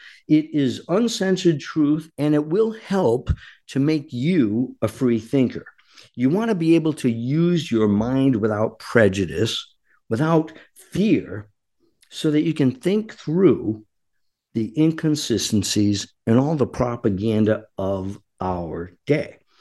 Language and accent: English; Rhode Island, United States; He's a New Jersey native, and that warms my heart a bit because I'm from Rhode Island originally.